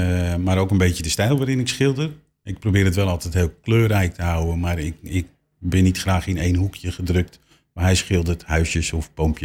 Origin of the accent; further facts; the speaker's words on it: Amsterdam, North Holland, Netherlands; Wij komen uit Pijp in Amsterdam.